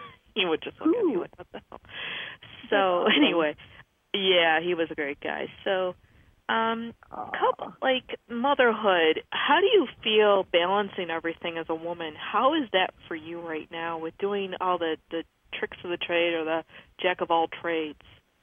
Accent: New York, United States; Yeah, funny thing is, I'm originally from New York

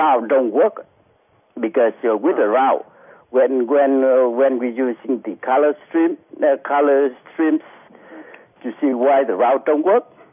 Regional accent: Vietnam; English is a second language; also born or lived in Houston / California / Mississippi; now in United States; I'm Vietnam.

